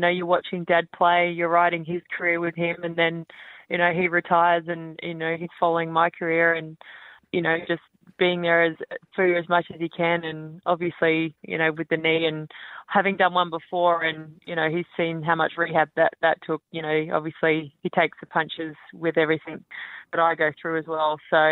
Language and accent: English; Port Adelaide, South Australia, Australia; it was good fun for myself and sisters growing up in the Port Adelaide Footy Club, and getting to watch Dad play